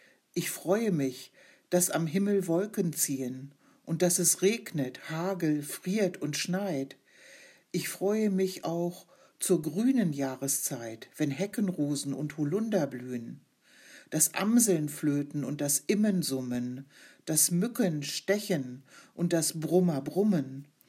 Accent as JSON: {"language": "German", "region": "Bremen", "country": "Germany", "said": "ich komme aus Bremen von den Omas gegen rechts."}